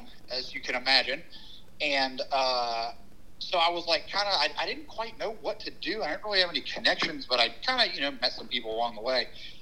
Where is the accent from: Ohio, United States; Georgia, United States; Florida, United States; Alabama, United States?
Georgia, United States; Peachtree City; And we're both from Peachtree City, Georgia. We went to high school there and ended up at Georgia.